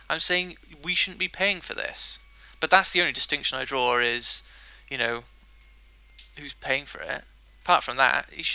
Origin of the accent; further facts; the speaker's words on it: Wales, United Kingdom; because I'm Welsh